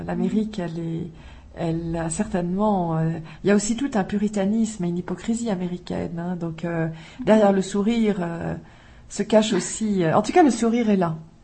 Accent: France; moved away as an adult; Et je venais de France

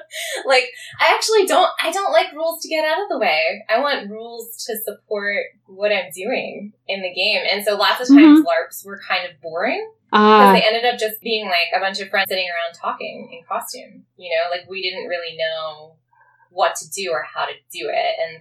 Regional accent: Philadelphia, Pennsylvania, United States; I grew up in Philly.

